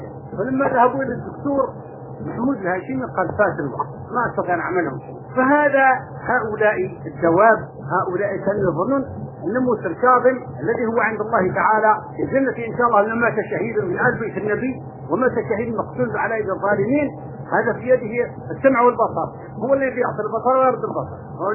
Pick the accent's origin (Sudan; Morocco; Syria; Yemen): Morocco; born there; moved away as an adult; تعرفون أنا ولدت في المغرب لكن طول عمرنا في الشرق، ذهبت وأنا ابن 18 سنة